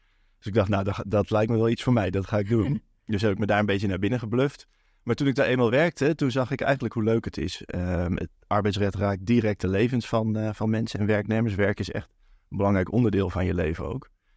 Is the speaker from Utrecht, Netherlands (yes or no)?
yes; Utrecht, Netherlands; Ik kom ook uit Utrecht, dus ik heb in mijn thuisstad gestudeerd.